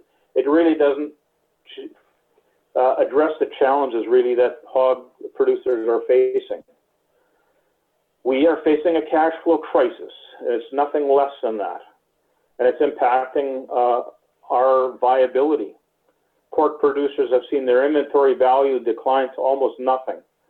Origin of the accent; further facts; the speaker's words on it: Manitoba, Canada; I'm a producer from Manitoba and the chair of the Canadian Pork Council.